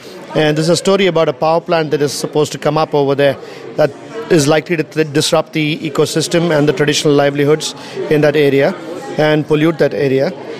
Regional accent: Chennai, Tamil Nadu, India; I'm a writer and a social activist from Chennai.

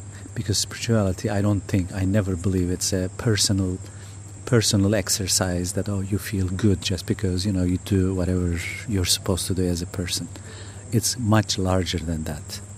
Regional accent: Mediterranean coast, Turkey; I was raised as a almost non-religious person. I mean, I'm from the Mediterranean coast of Turkey, so people are very free-form there. It's very, very enculturated environment.

